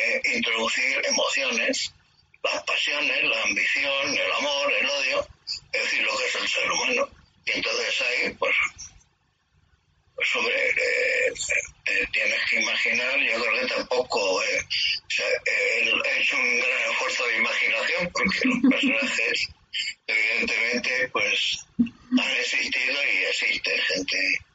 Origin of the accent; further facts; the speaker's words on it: Ciudad Real, Castilla-La Mancha, Spain; porque yo soy de Ciudad Real y mi padre me enviaba para pagar la pensión y por el colegio mayor